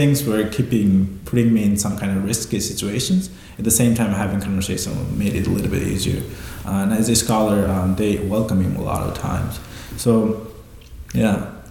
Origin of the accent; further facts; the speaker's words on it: Nepal; It helped the fact that I was from Nepal